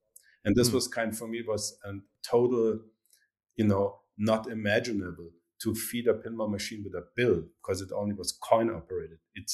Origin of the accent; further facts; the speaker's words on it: Munich, Bavaria, Germany; English is a second language; So I grew up in Munich, another big city in Germany.